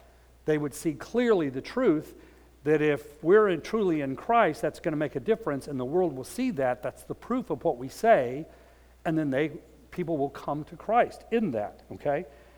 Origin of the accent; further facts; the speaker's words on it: Houston, Texas, United States; He goes, yeah, I'm from Texas. I'm like, oh, that's wonderful. That's wonderful. We're the only two Texans in Africa at the time, I thought, you know. But immediately, and I told him, I'm from the Houston area, that kind of thing.